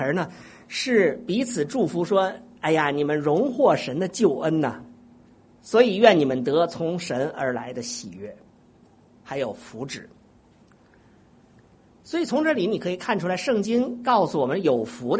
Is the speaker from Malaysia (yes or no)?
no; China; 而我们中国人理解文化里面的理解的福气呢